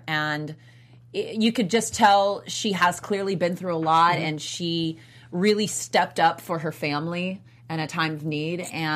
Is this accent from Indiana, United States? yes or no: no; South Carolina, United States; you're talking about a girl from the South. I'm from South Carolina.